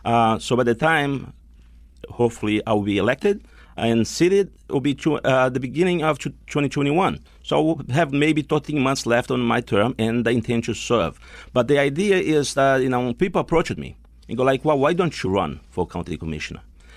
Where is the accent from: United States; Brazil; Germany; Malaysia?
Brazil; I'm originally from Brazil, and my grandfather on my mother's side was Brazilian Indian, and on my father's side, of Portuguese, background.